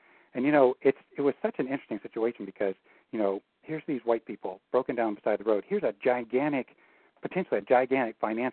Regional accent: Appalachia, United States; I grew up in Appalachia on the East Coast, and the same thing there.

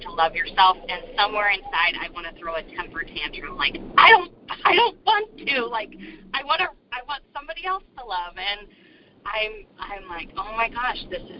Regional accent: Sacramento, California, United States; I'm from Sacramento.

